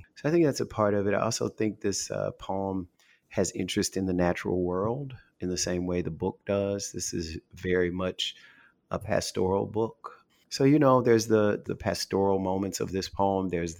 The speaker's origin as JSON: {"language": "English", "region": "Louisiana", "country": "United States", "lives_now": "New Orleans, United States", "said": "And I'm from North Louisiana."}